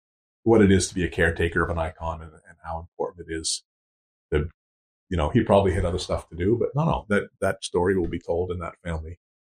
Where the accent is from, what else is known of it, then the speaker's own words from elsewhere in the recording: Mahone Bay, Nova Scotia, Canada; So I grew up in Mahone Bay. I was a little kid sailing a dinghy around there.